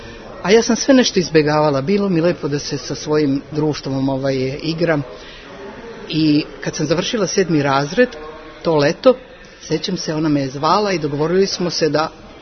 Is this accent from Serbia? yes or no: yes; Subotica, Vojvodina, Serbia; Imam sestru i 2 brata. Ja sam iz Subotice, mi smo imali kuću, tu je bilo puno dece.